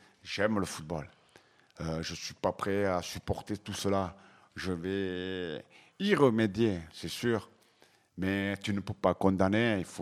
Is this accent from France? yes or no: yes; France; Je l'espère de tout cœur, je suis français avant tout.